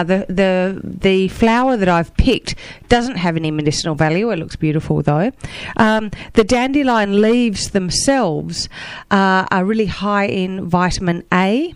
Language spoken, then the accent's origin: English; Australia; Well, it might be my Australian apologies for being Australian, but I do talk through my nose sometimes.